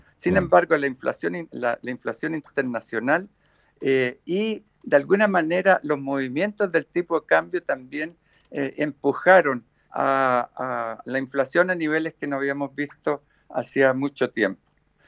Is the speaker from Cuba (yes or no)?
no; Chile; Ahí tenemos como chilenos o como Chile un problema muy complejo en materia de abuso de los supermercados.